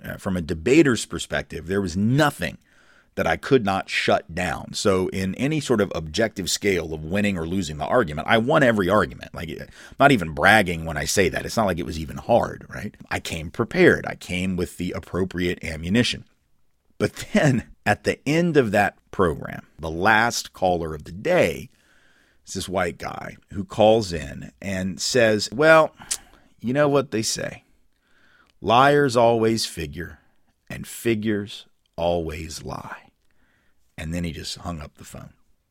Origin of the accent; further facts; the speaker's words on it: the South, United States; I talked about it as a Southerner.